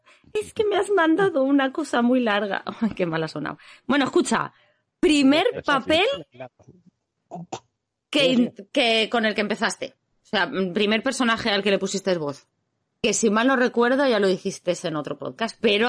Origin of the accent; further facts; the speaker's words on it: A Coruña, Galicia, Spain; Yo soy de Coruña.